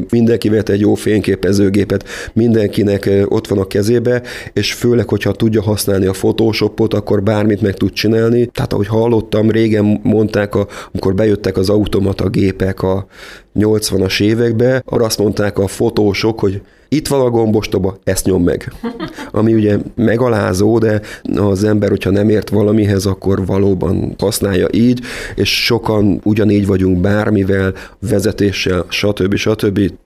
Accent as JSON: {"language": "Hungarian", "region": "Budapest", "country": "Hungary", "tie": "born or raised there", "said": "belvárosban nőttem fel, Budapesten."}